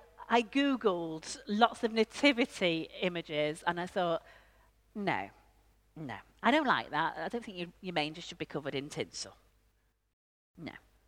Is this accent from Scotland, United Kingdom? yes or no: no; Yorkshire and the Humber, United Kingdom; I can't even tell the difference between a cow and a donkey. And I'm from Yorkshire.